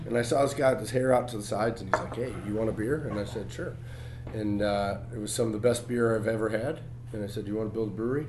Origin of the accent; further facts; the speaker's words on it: Chicago, Illinois, United States; I'm from Chicago